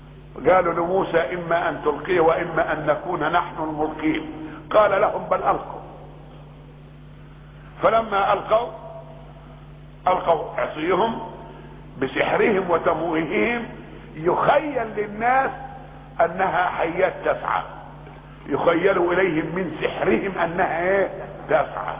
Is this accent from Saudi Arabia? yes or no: no; Egypt; في بلدنا مصر دي، وأبو فرعون كان في مصر